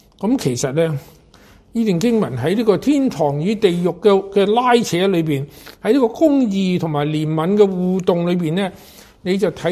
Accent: Hong Kong; 好高兴今日翻翻嚟我嘅故乡啊！灵泉系我嘅母堂

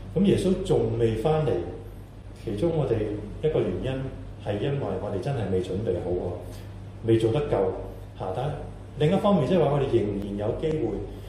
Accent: China; 呢啲係我哋中國人嗰套嚟嘅

